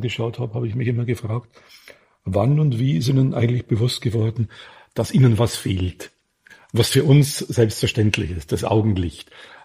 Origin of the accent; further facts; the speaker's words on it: Bavaria, Germany; weil ich bin in der Oberpfalz aufgewachsen